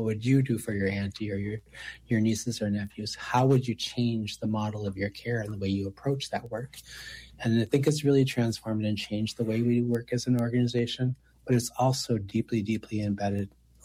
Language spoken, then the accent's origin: English; Minneapolis, Minnesota, United States; my lived experience as a child in South Minneapolis, growing up in South Minneapolis